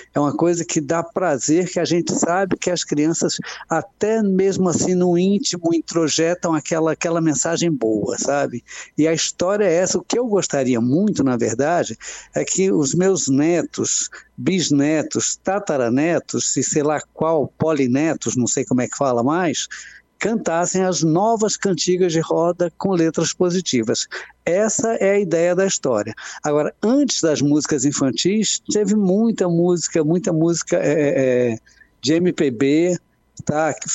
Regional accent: Bahia, Brazil; porque baiano, eu sou baiano, e baiano você sabe como é que é, né?

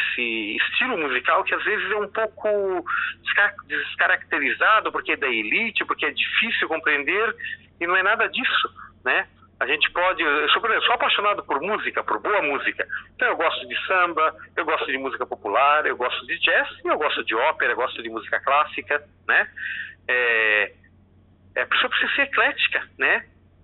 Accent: Joinville, Santa Catarina, Brazil; Eu sou de Joinville, então sou natural de Joinville, resido lá até hoje, apesar de viajar bastante por esse mundo afora.

